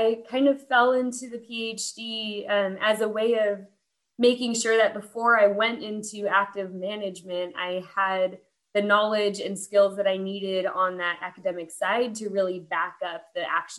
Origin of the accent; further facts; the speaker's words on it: Temecula, California, United States; So I grew up in Temecula in Southern California, which is an area surrounded by chaparral covered hills.